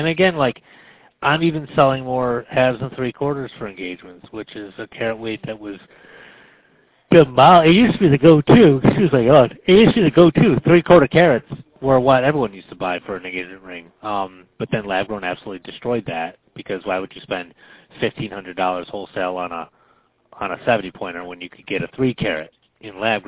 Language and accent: English; Pavilion, New York, United States; now in Rochester, United States; South, where I grew up, not where I live now. I live in Rochester proper, but where I grew up is Pavilion